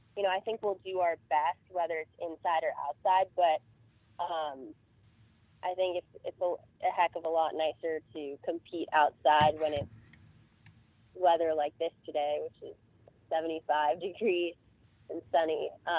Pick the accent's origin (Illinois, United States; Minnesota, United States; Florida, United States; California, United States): California, United States; Yeah, so I'm actually from California, so I was not used to indoor tennis at all.